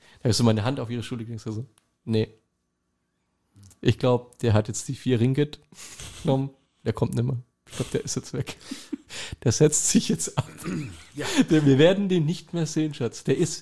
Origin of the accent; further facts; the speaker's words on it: Kiel, Schleswig-Holstein, Germany; Das ist das, womit wir in Anführungsstrichen in Kiel groß geworden sind.